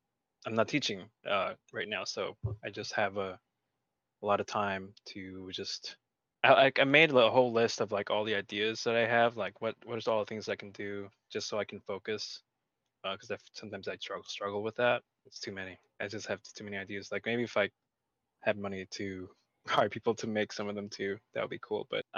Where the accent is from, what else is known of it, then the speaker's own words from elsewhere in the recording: Jersey City, New Jersey, United States; now in Detroit, United States; I am an artist and educator, living in Detroit. Although I'm from Jersey City, New Jersey.